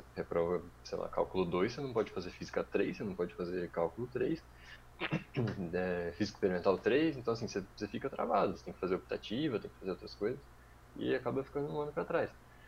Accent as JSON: {"language": "Portuguese", "town": "Valinhos", "region": "São Paulo", "country": "Brazil", "tie": "born or raised there", "also_born_or_lived": "Campinas", "said": "Nasci em Campinas, aí do lado, e fiquei 3 anos lá. E aí, dos 3, 4 anos até os 15, eu fiquei em Valinhos."}